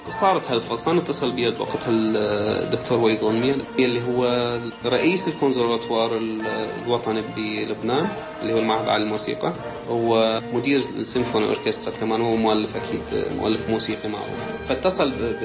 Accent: Iraq; فما ممكن أعلق على شماعة أنه لأن أنا عراقي ما حصلت شغل فول تايم

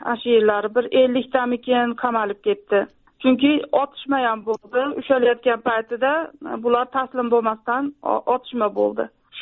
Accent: Asaka, Andijan Region, Uzbekistan; born there; O'zbekistonda Asaka shahrida tug'ilganman.

